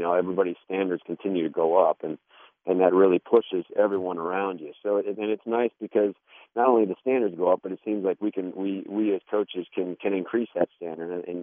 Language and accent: English; Grosse Ile, Michigan, United States; I grew up on Gros Isle, which is just south of Detroit, and Ecor's Rowing Club was looking for members.